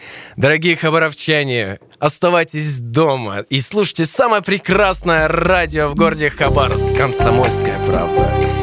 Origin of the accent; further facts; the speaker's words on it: Armenia; Вот твой диалект очень сильно похож на грузинских армян, наверное. Которые, знаешь, вот я армянин стою, он со мной разговаривает на армянском, да.